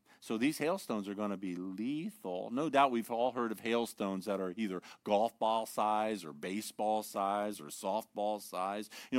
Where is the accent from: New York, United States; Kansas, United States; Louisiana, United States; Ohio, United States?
Ohio, United States; I was raised in Northern Ohio.